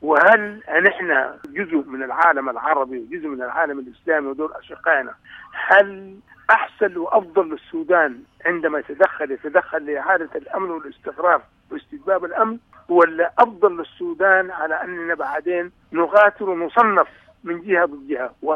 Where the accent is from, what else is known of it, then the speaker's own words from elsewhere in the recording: Sudan; نعم أنا من السودان